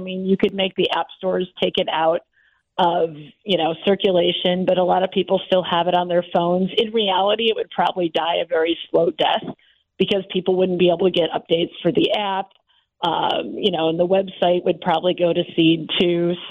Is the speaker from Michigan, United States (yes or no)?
yes; Michigan, United States; You know, I grew up in Michigan, and the auto industry was huge